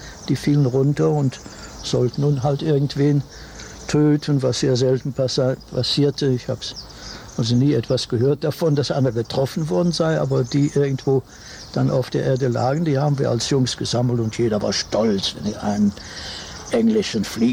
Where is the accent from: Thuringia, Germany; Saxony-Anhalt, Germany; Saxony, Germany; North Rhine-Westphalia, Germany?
North Rhine-Westphalia, Germany; Cologne; Ich habe als Kind in Nippes, Köln-Nippes, nur ein einziges Auto kennengelernt.